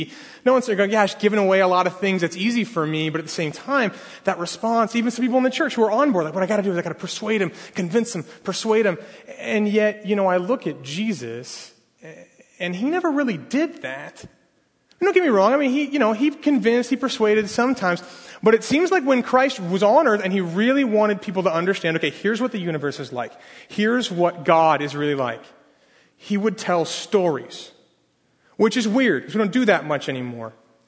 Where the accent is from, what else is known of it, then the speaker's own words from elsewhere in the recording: Los Angeles, California, United States; I am from West LA. I'm from Shoreline Church.